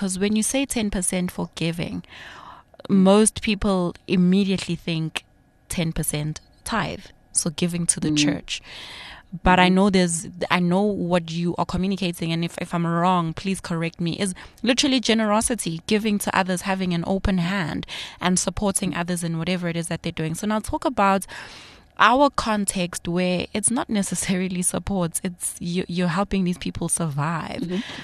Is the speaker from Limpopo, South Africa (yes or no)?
no; Soweto, Gauteng, South Africa; I grew up in Soweto